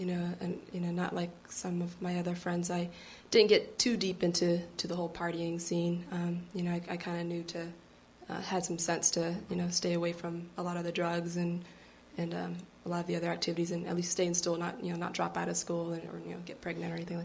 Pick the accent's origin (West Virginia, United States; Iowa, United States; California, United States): California, United States; Campbell; also born or lived in Ho Chi Minh City, Vietnam / Minnesota; And first we were in Minnesota for about a year, but then it was really cold, and so we ended up in California in Campbell.